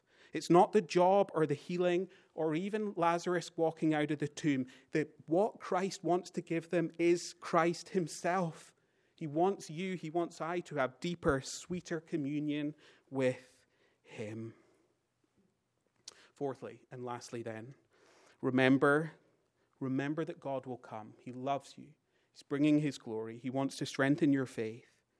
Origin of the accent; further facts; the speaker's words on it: United Kingdom; And even though I'm British, I just can't do the accent of Ian McKellen.